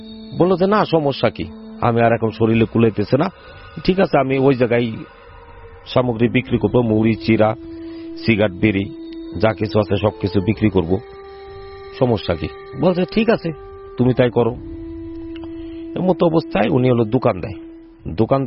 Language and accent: Bangla; Ambikapur, Dhaka Division, Bangladesh; আমার শৈশব কেটেছে অম্বিকাপুরে, ফরিদপুর অম্বিকাপুর শহরতলি।